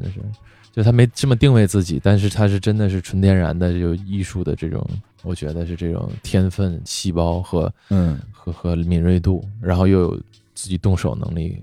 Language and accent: Chinese; Inner Mongolia, China; 就是我就是从北京，我就内蒙古穿越一下，然后回到我的家乡额尔木那，这样，重拾我的故乡。